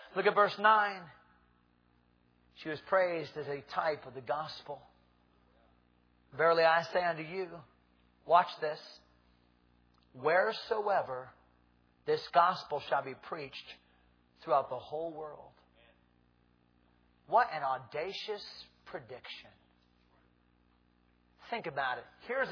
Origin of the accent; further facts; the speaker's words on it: East Hartland, Connecticut, United States; East Hartland, Connecticut is my hometown. My mother lives in the house my grandfather built in 1941, the very year my mother was born, 1941. I go back home the back way through Bark Hampstead to a little town called East Hartland.